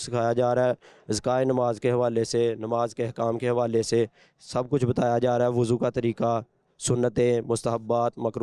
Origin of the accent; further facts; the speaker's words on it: Sialkot, Punjab, Pakistan; سیال کوٹ سے تشریف لائے ہیں۔